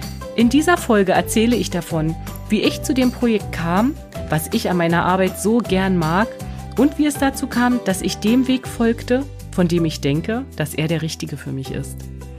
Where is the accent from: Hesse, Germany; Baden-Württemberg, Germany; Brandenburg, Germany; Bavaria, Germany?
Brandenburg, Germany; Brandenburg an der Havel; 11 Jahre und 2 Kinder später eröffnete ich mein Fotostudio in meiner Heimatstadt Brandenburg an der Havel.